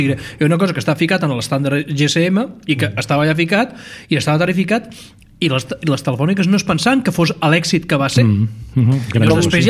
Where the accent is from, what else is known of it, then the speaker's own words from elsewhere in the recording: Balearic Islands, Spain; A veure, jo vinc de Mallorca